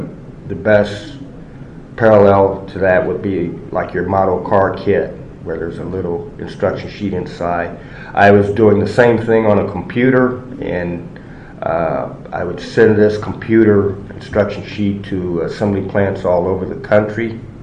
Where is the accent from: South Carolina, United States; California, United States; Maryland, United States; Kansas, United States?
Kansas, United States; Kansas City; I was born in Kansas City, Missouri. After that, I was raised and grew up in Kansas City, Kansas, on the Kansas side.